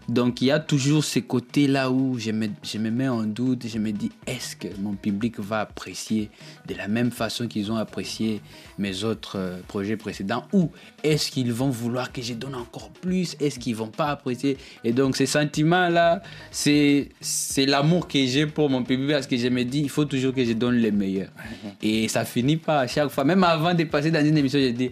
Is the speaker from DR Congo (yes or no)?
yes; Eastern DRC, DR Congo; ma ville natale ou bien dans ma zone, toute l'est de la République démocratique du Congo.